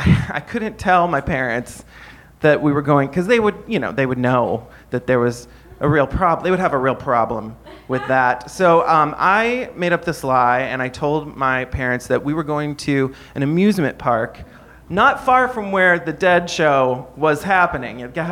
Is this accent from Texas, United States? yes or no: no; South Bend, Indiana, United States; Anyway, so I grew up in South Bend, Indiana, and when I was 17, I went to prom